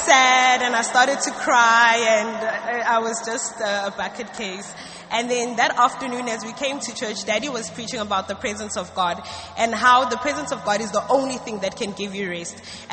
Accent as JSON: {"language": "English", "country": "South Africa", "said": "I'm 23 years old. I'm a student of ABMTC Mampong, and I'm from South Africa."}